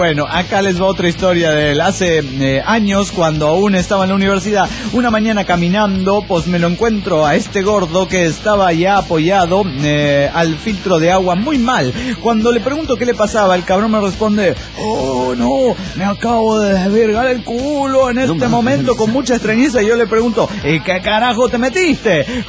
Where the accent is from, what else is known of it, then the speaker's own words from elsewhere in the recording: Hermosillo, Sonora, Mexico; Cuando yo era niño, existía aquí en Hermosillo